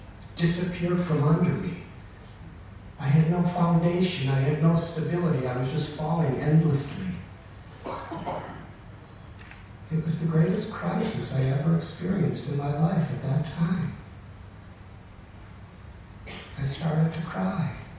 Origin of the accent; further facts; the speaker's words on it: Illinois, United States; I was brought up near Chicago in northern Illinois.